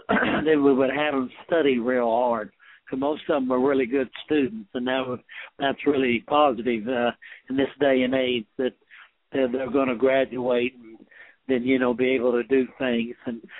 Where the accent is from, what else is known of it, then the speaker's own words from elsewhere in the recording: Perryton, Texas, United States; Yes, I grew up in Perryton, and then I got the first scholarship at Texas Tech